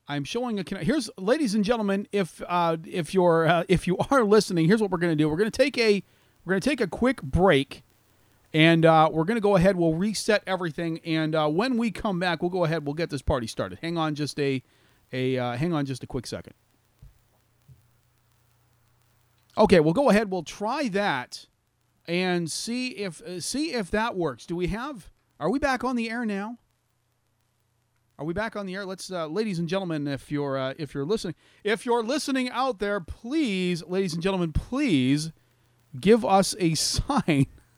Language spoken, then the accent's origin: English; Vancouver, British Columbia, Canada; Principal photography will begin June 11th in Vancouver, in my hometown. My hometown is going to get soiled by this idiot. This guy is going to soil the sacred grounds of Vancouver, British Columbia, my hometown.